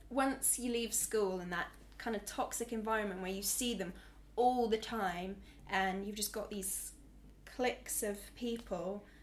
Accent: East Midlands, United Kingdom; Well, I come from Northamptonshire, which is like in the middle of the country, and there is nothing going on there.

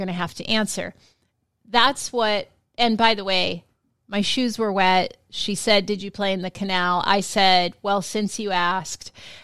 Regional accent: Washington, United States; And I grew up in the Yakima Valley, and we had these irrigation canals.

